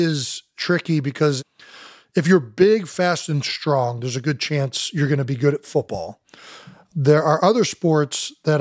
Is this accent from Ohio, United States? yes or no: yes; Cleveland Heights, Ohio, United States; So we're from Cleveland Heights.